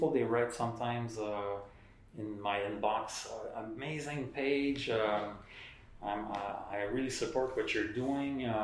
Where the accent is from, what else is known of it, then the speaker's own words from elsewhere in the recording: Montreal, Quebec, Canada; I was born in Montreal